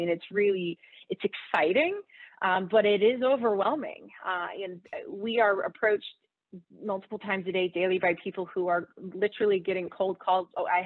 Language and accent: English; the South, United States; So I'm from the South, so we like to talk about football.